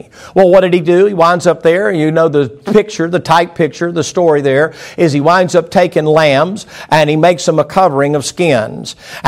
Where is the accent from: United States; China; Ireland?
United States; the South; I come from the South.